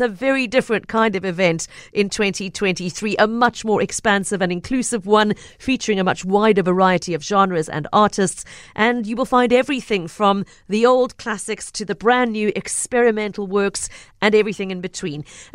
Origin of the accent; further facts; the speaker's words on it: Gqeberha, Eastern Cape, South Africa; it used to be when I was growing up in the Eastern Cape